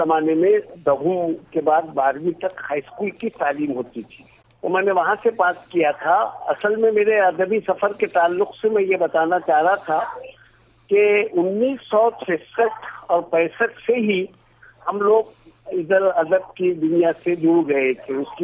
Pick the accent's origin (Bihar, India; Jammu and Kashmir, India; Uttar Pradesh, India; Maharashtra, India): Maharashtra, India; Nanded; also born or lived in Aurangabad; میری پیدائش اورنگ آباد میں 1948 میں ہوئی اور میری تعلیم پوری یعنی تقریباً پہلی جماعت سے بی اے تک میری تعلیم یہاں ناندیڑ ضلع میں ہوئی جو اورنگ آباد کا ایک ضلع ہے.